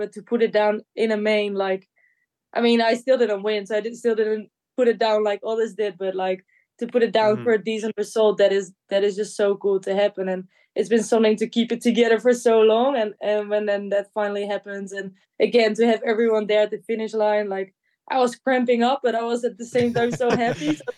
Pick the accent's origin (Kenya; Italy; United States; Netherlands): Netherlands; first language Dutch; English is a second language; I'm from the Netherlands.